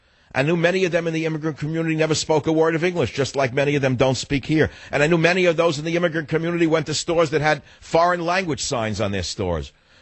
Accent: New York, United States; born or raised there

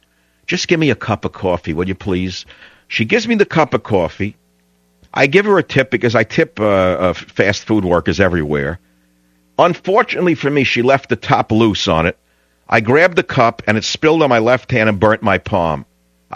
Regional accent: New York, United States; born or raised there; now in San Francisco, United States

